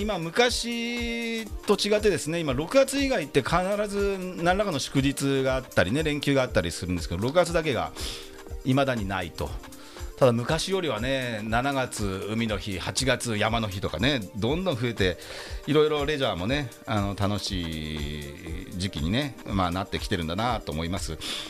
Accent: Yokohama, Kanagawa, Japan; 私の地元の鶴見、横浜市の鶴見区です。

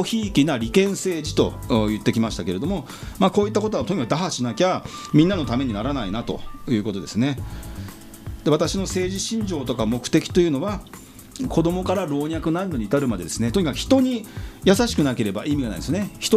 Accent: Yokohama, Kanagawa, Japan; 私は南武線の夜行、横浜市鶴見区の夜行、南武線の夜行というところが出身なんですけどね、夜行小学校、夜行中学校、鶴見高校という、まあ、地元なんですけれども、

